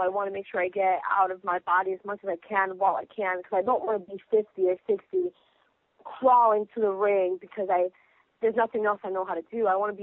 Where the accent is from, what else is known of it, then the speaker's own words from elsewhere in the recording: New York, United States; you know, I'm from New York. You know, we party here when we're young.